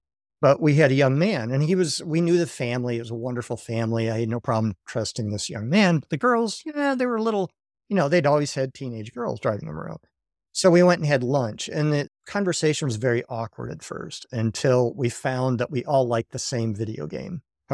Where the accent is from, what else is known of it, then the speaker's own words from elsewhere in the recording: Dearborn Heights, Michigan, United States; I'm from Dearborn Heights. It means I'm a United Methodist.